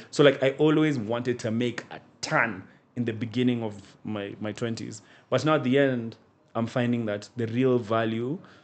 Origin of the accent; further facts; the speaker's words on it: Meru, Meru County, Kenya; So like when I was growing up in Meru, at the time when I used to visit him